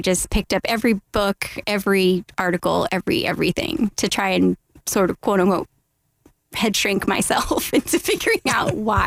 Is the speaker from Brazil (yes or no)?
no; Honduras; now in Washington, D.C., United States; I was born and raised there, so I had, obviously all my friends were like brothers and sisters, but my house was the speak English house.